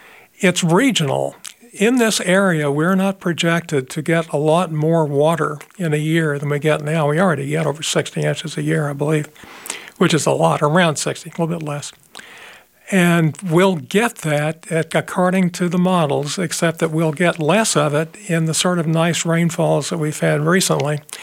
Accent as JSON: {"language": "English", "town": "Paducah", "region": "Kentucky", "country": "United States", "tie": "born or raised there", "said": "My hometown of Paducah, Kentucky, was devastated when the Ohio River flooded in 1931."}